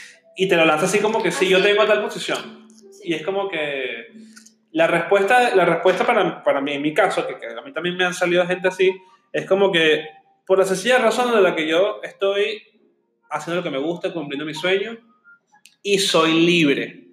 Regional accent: Venezuela; nosotros, que venimos de Venezuela, que somos muchos de familia católica y que somos muy extrovertidos de por sí

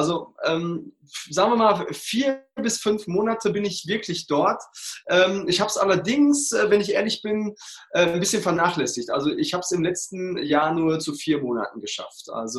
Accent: North Rhine-Westphalia, Germany; wohnhaft die andere Jahreshälfte in Dortmund, im Ruhrpott, bin ein Kind des Ruhrpotts

